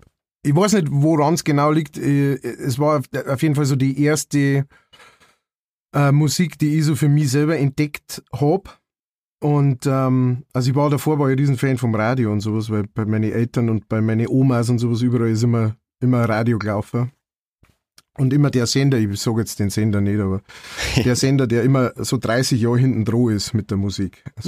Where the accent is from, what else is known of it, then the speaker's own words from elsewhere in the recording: Bavaria, Germany; Also erstens einmal bin ich in Niederbayern aufgewachsen, da dauert alles ein bisschen länger.